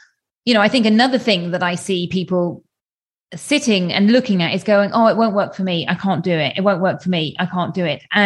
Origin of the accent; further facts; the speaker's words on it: United Kingdom; as a British person